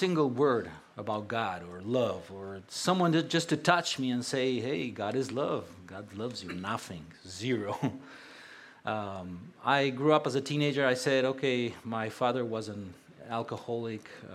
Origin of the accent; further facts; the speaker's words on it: Romania; born there; English is a second language; So yes, I was born in Romania. And the fun part of today is that I'm going to preach in my third language.